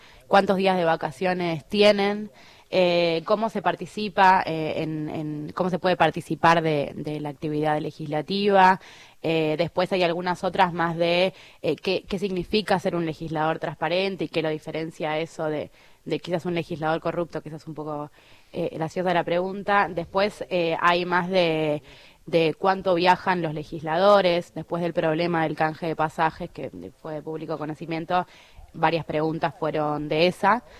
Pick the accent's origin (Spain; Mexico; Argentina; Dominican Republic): Argentina; Casbas, Buenos Aires; No, yo soy de Casbas, un pueblo de la provincia de Buenos Aires, una escuela pública